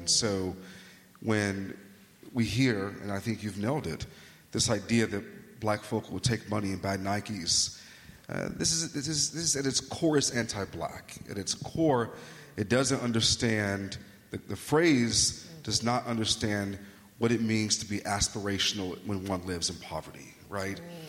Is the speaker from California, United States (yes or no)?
no; Chicago, Illinois, United States; I'm from Chicago. I can drive down Halsted Street